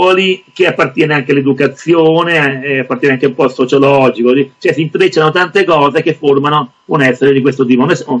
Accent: Avellino, Campania, Italy; Di origini campane, io sono di Avellino, però voglio dire a chi ha scritto che Avellino, io sono al confine con la Basilicata

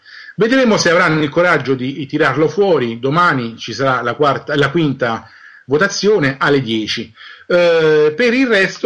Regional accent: Rome, Lazio, Italy; a me un po' da romano mi sembra una cosa da dirvi, da sottolinearvi, perché io questa città è dove vivo

